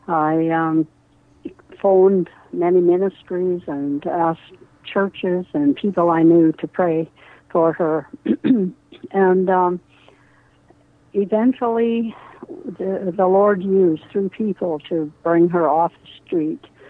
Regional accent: Saskatchewan, Canada; I grew up in Saskatchewan

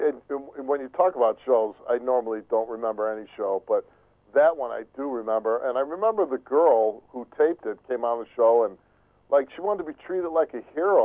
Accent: Chicago, Illinois, United States; I grew up in Chicago in the 1960s, and it was, you know, obviously a very rough time.

